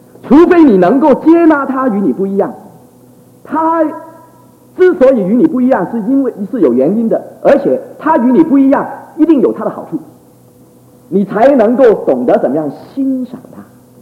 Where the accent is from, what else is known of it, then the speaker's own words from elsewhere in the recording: Taiwan; 我说不是不是，我们是本省人，本省人有一种光荣